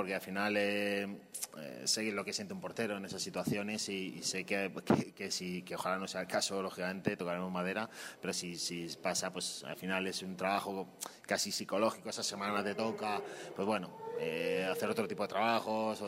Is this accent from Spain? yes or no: yes; Leganés, Community of Madrid, Spain; Yo vivo aquí en Leganés, soy de Leganés